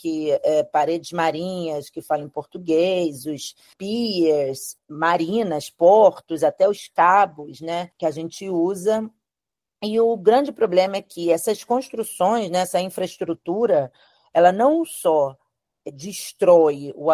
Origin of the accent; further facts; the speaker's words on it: Rio de Janeiro, Brazil; moved away as an adult; now in Australia; Eu já estou na Austrália há 20 anos. Sou carioca. Nascida e crescida no Rio